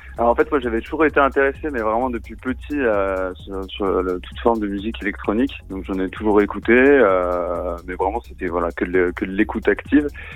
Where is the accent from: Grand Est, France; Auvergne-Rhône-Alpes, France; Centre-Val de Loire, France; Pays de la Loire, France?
Auvergne-Rhône-Alpes, France; Lyon; Donc oui, effectivement, je suis né à Lyon, donc lyonnais pure souche. Ça fait à peu près 7 ans donc que je joue sur Lyon.